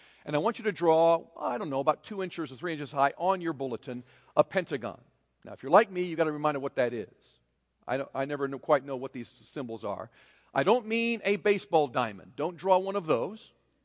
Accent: Taiwan; When I was growing up in Taiwan, they didn't have cash register.

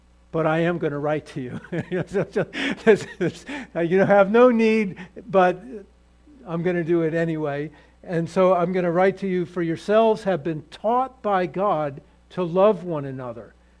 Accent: Northeast, United States; well, I'm from the Northeast, so Philadelphia is, we know Philadelphia, the city of brotherly love, by name only.

